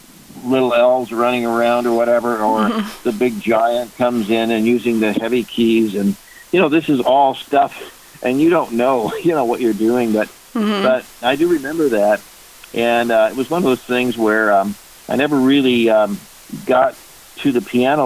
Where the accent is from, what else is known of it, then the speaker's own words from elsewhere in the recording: Peoria, Illinois, United States; I'm from Peoria, Illinois.